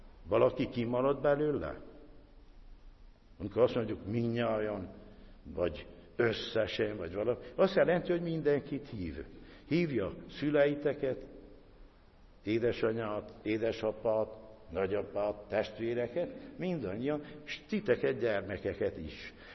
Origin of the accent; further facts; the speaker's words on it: Transylvania, Romania; mi úgy szoktunk köszönni, erdélyek, azt mondjuk, hogy békesség Istentől